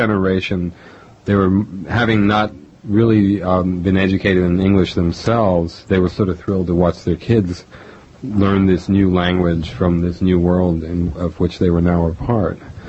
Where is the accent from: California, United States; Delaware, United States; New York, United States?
New York, United States; New York City; my parents came up from Oriente province in 1943, and that's a whole other story, but I was raised in New York City.